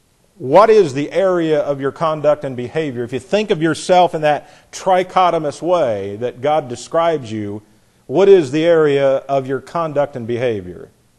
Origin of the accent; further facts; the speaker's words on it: the South, United States; trying to teach a Southerner what being a Southerner is. I've been around it my whole life.